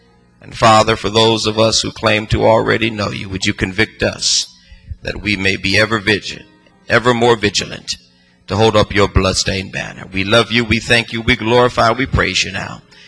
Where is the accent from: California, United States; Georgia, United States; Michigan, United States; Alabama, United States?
California, United States; Los Angeles; When I was growing up in Los Angeles, there was a teacher's aide at my elementary school, Anatole Elementary School.